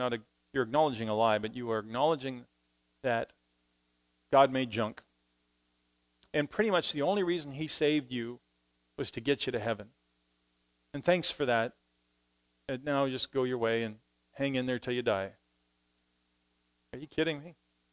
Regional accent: Saskatoon, Saskatchewan, Canada; I'm from Canada, Saskatoon, Saskatchewan.

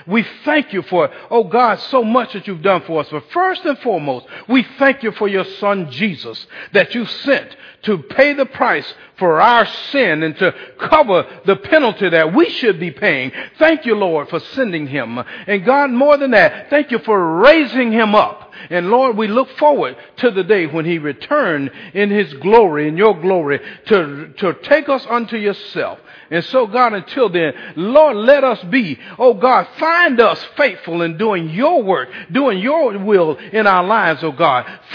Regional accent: Eustis, Florida, United States; also born or lived in Adel, Georgia; But our parents moved to Eustis when we were 2 years old, and we grew up here, went to schools, and went off to college and had careers.

